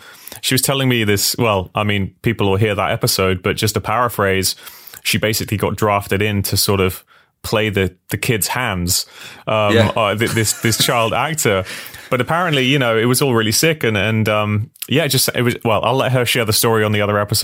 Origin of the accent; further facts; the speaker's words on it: United Kingdom; accent: English; But man, as English accent people, like, just saying any kind of French Canadian or French name is horrible.